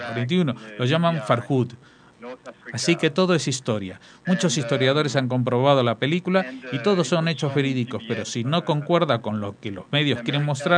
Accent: France; Yo soy de Francia y allí no la quieren poner porque no es lo que quieren mostrar.

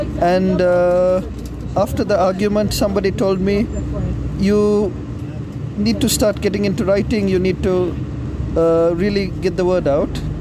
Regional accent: Sri Lanka; Spanish is a second language; now in Dubai, United Arab Emirates; yo soy de Sri Lanka.

